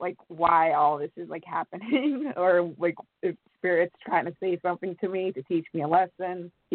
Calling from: New Jersey, United States; I'm calling from New Jersey.

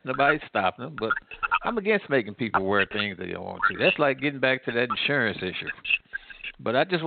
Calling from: Midwest, United States; I'm calling from the Midwest

